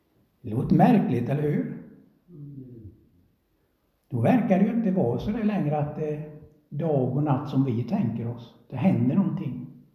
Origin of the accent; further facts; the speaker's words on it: Småland, Sweden; ni vet, jag är från Småland.